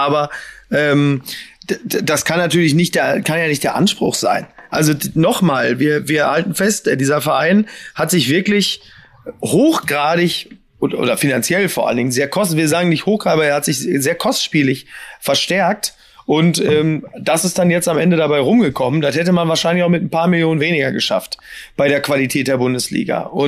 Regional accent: North Rhine-Westphalia, Germany; ich komme ja auch nur aus dem Ruhrgebiet

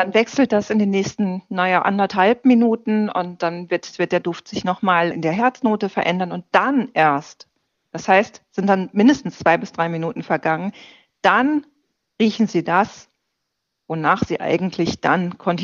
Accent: North Rhine-Westphalia, Germany; born there; ich bin im Ruhrgebiet geboren, das scheint mir nicht unbedingt in die Wiege gelegt zu sein. Also noch wirklich in einer Umgebung mit intakten Zechen und so.

